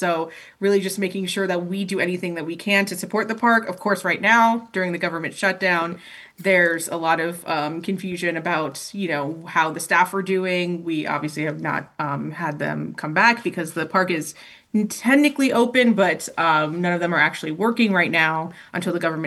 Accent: the South, United States; That's kind of why I feel a little bit more at home here from the South.

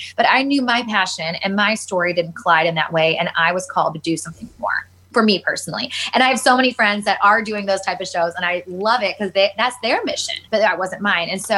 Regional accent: Texas, United States; I started anchoring a morning show outside of my hometown. I lived outside of Dallas

